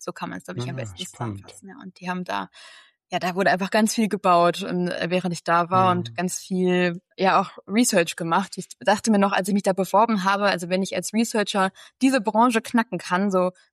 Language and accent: German; Bergisch Gladbach, North Rhine-Westphalia, Germany; ich bin 29 Jahre alt. Ich komme aus Köln, beziehungsweise Bergisch Gladbach, aber wohne jetzt wieder in Köln.